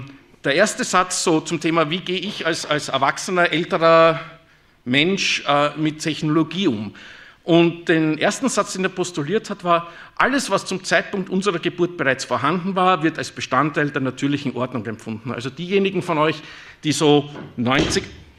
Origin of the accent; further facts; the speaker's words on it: Vienna, Austria; Ich spreche Deutsch, auch wenn es vielleicht nicht so klingt. Ich komme aus Wien.